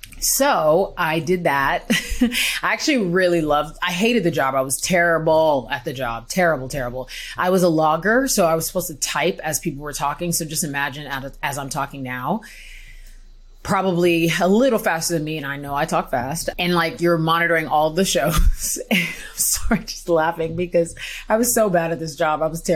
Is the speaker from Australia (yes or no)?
no; Houston, Texas, United States; So I'm from Houston, Texas. I'm from Houston. I feel like I talk about that enough, but I'm from Houston. I am Nigerian American.